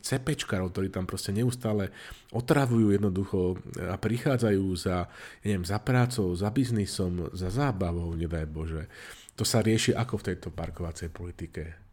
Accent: Prievidza, Trenčín Region, Slovakia; u mňa doma na Hornej Nitre v meste Prievidza

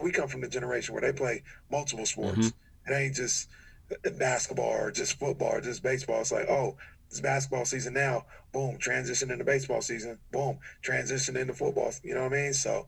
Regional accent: California, United States; I grew up right on Florence Road and Havenside.

